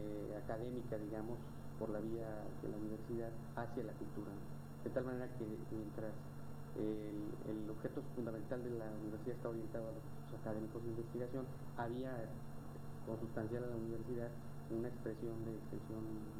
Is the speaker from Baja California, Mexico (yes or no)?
yes; Baja California, Mexico; also born or lived in Mexico City; Bueno, nací en el Distrito Federal.